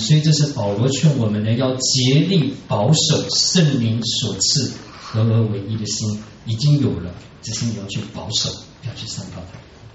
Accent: China; 明明我们是外国人，可是我们看到美国人都叫他们老外

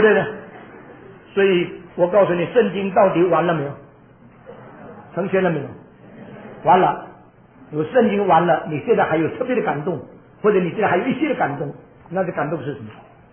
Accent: China; 我们中国人已经很习惯了

